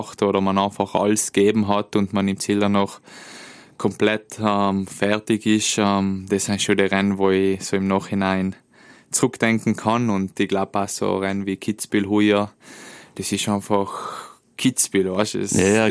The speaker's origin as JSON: {"language": "German", "region": "Trentino-Alto Adige", "country": "Italy", "said": "weil ich glaube, so als Südtiroler, da hat man schon nochmal einen Tucken mehr zusammen."}